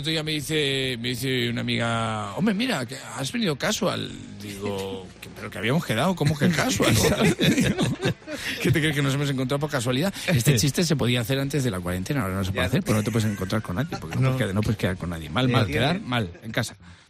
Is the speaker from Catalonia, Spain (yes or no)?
no; Valladolid, Castile and León, Spain; yo soy de Valladolid y no es que yo no quiera ir a la moda